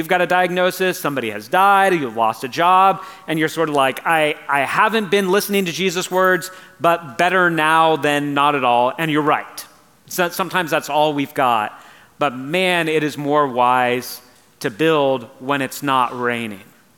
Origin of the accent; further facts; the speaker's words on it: California, United States; now in Oregon, United States; When I was getting ready to move up, people were warning me. They're like, it rains a lot. And as a Californian, I was like, I like the rain.